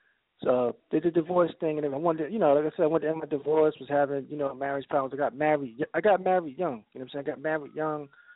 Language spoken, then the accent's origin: English; Passaic, New Jersey, United States; I'm from Passaic, New Jersey.